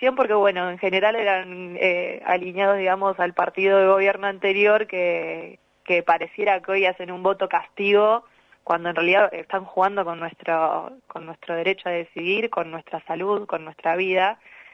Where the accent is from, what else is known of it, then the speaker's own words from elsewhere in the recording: La Plata, Buenos Aires Province, Argentina; Yo soy de La Plata, así que recién llegando a mi casa.